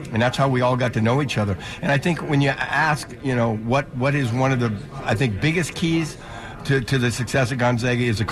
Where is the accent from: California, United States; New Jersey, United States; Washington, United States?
Washington, United States; Spokane; born there; I was born in Spokane.